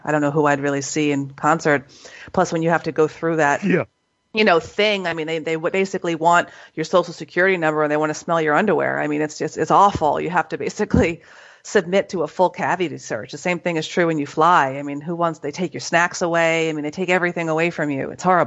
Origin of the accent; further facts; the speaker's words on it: New York, United States; So I've seen them 7 times, all here in my home state of New York.